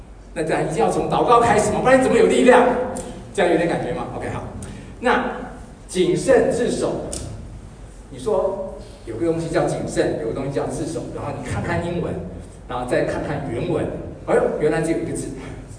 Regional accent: Taiwan; 我是从台湾来的背景，大家知道

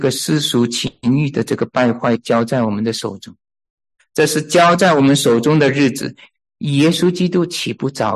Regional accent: China; 我们中国人以前观念也是因为我本来是左撇子的被我妈妈逼着要用右手

